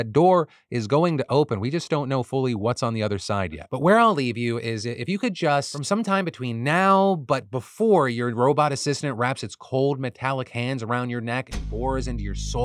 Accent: Sudan; so I'm from Sudan, 90 to 98% females with FGM/C

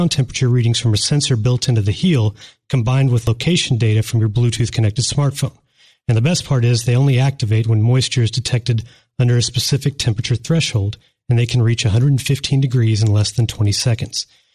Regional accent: Midwest, United States; now in Phoenix, United States; When I moved to Phoenix from the Midwest, one of the things I was happy never having to worry about again was falling on the ice.

